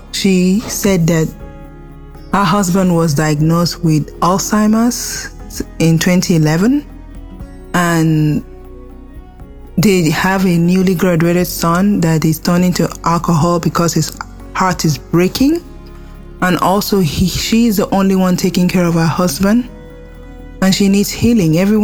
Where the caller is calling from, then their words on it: Texas, United States; I'm calling from Texas